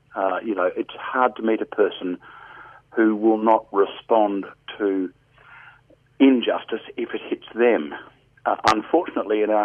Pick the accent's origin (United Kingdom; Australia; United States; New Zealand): Australia; I am an Australian and I feel embarrassed when I look at what our country is doing.